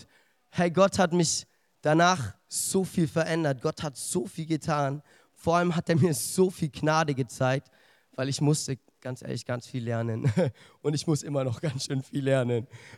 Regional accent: Ansbach, Bavaria, Germany; now in Stuttgart, Germany; ich bin 22 Jahre alt und ich komme hier aus Ansbach. Lebe jetzt in Stuttgart

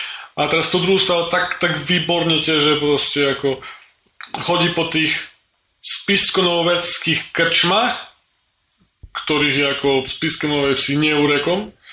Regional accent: Spiš, Slovakia; accent: Spiš; my spíšiaci, ktorí aj samozrejme možno, že ja teraz mám nejaký spisky prízvuk

